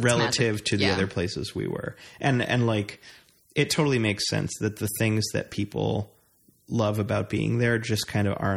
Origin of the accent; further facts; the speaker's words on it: New York, United States; also born or lived in Austin; Listen, I'm from New York. Like I did not have country music in my life at all.